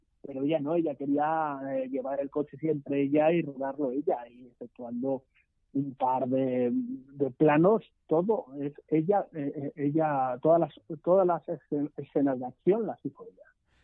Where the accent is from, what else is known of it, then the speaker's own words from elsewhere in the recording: Madrid, Community of Madrid, Spain; Yo que soy de Madrid me lo encuentro a diario.